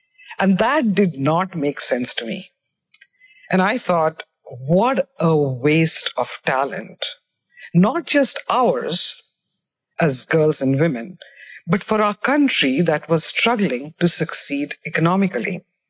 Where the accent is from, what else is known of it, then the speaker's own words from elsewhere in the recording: Bihar, India; I grew up in Bihar, in India, where the role of women was quite rigidly defined by social and cultural norms.